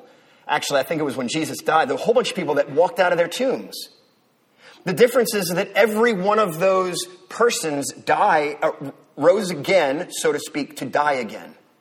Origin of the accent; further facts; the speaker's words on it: East Coast, United States; So I grew up on the East Coast.